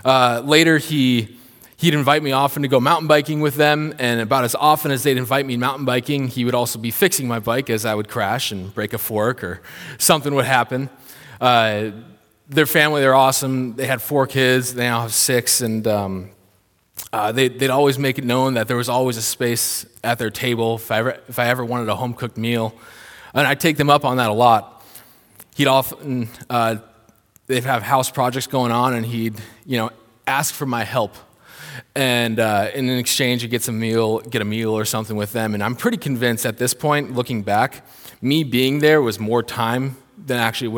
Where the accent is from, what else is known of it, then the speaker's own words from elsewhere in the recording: Minnesota, United States; also born or lived in Washington; I'm from Minnesota. I didn't know anyone out in Washington State.